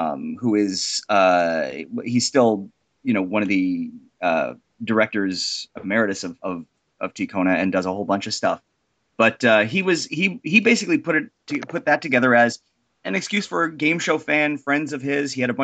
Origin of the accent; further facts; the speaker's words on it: Toronto, Ontario, Canada; moved away; I was from Toronto. The rest of the band was from Toronto.